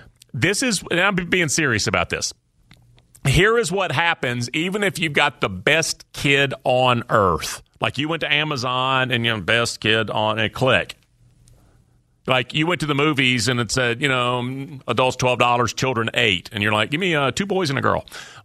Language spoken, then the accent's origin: English; Georgia, United States; I would go to the Braves games growing up. I grew up just outside of Atlanta.